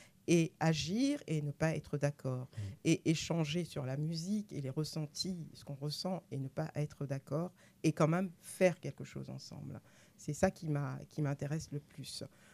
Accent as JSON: {"language": "French", "country": "Denmark", "tie": "born or raised there", "moved": "yes", "lives_now": "France", "said": "disons que j'ai grandi en partie au Danemark."}